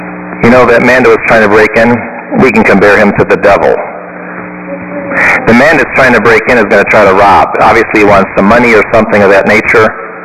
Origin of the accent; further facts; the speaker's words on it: Omaha, Nebraska, United States; I'm a bishop, and I'm visiting from Omaha, Nebraska, and I don't know where I don't know the address of this church.